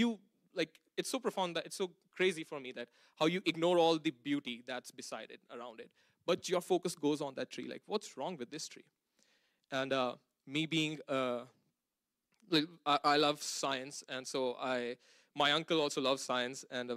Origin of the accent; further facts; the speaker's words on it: Punjab, India; moved away as an adult; now in Canada; I come from a Christian family. I am from India, from Punjab. I came to Canada just to attend Vanguard in 2022.